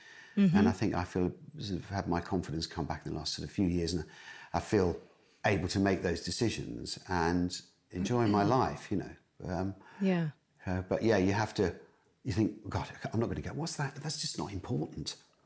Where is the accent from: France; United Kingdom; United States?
United Kingdom; West Midlands; born there; I actually went back to the village I was born in just outside Wolverhampton